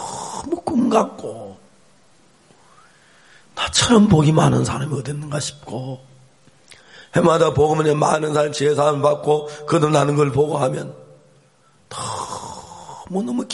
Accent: Seonsan, North Gyeongsang, South Korea; 선산은 큰 도시도 아닌데 선산으로 그분이 설교사로 왔어요. 저희 고향으로.

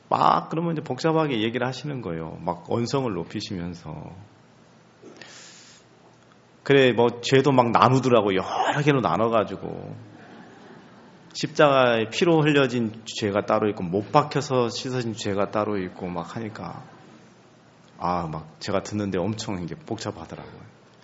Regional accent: Suncheon, South Jeolla, South Korea; born there; 제가 전라남도 숭주군 별량면 죽산리 화산에서 태어났습니다. 요즘은 이제 바뀌어서 이제 숭주군이 아니고 순천시로 들어갔던데

